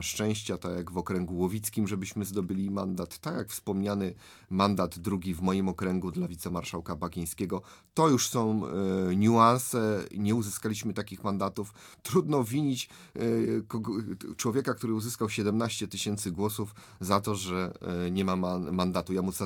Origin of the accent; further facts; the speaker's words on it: Łódź Voivodeship, Poland; obaj pochodzimy z powiatu rawskiego